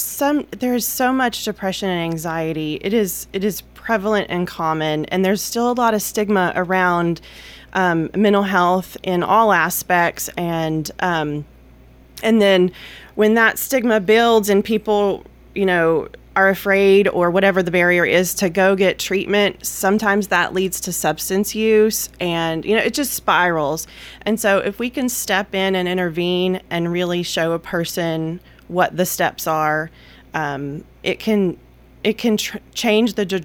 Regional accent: Tennessee, United States; I'm born and raised in Rutherford County. So this county has raised my two girls and my husband. So deep roots here.

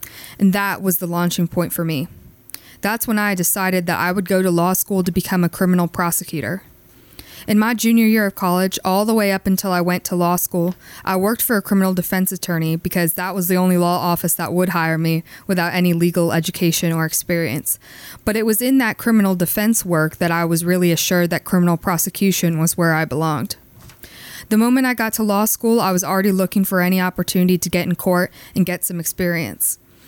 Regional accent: Norfolk, Virginia, United States; now in Nashville, United States; so I live now in Nashville, Tennessee, but I'm originally from Norfolk, Virginia. For college, I moved to Blacksburg, Virginia

